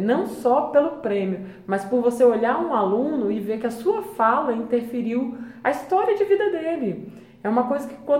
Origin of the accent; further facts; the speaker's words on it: Serra, Espírito Santo, Brazil; Então eu cresci muito em Central Carapina